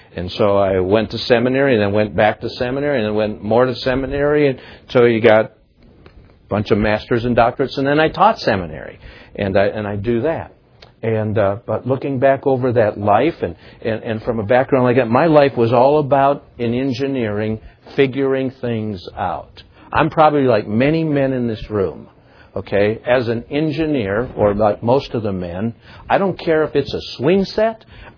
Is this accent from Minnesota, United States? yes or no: yes; Minnesota, United States; I'm a Minnesotan. Came out here for the first time.